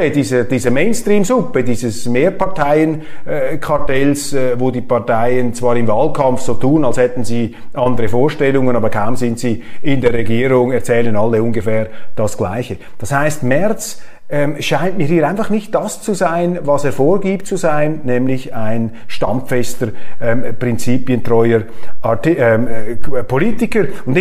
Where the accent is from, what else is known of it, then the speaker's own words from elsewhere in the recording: Switzerland; Das lässt einen als Schweizer immer etwas zusammenzucken, wenn die Deutschen wieder eine militärische Führungsmacht sein sollen.